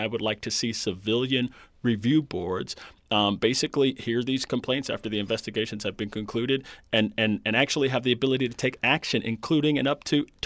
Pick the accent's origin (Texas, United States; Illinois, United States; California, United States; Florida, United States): Florida, United States; Fort Lauderdale; I grew up in Fort Lauderdale. I grew up in Lauderdale Manors. I played basketball at Holiday Park, what's now also Carter Park, used to be Sunland Park, right?